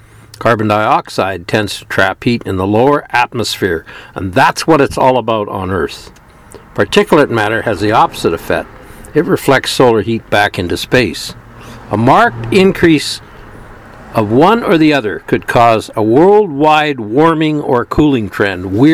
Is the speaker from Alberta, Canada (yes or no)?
no; British Columbia, Canada; also born or lived in Victoria; I'm a longtime angler in British Columbia. I was born in Victoria, standing by my father's waist when I was 4, coiling line in 2.5 gallon pails.